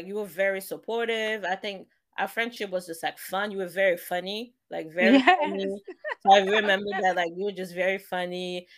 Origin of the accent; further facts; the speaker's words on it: France; I was born and raised in France, but when people see me, they don't see a French person.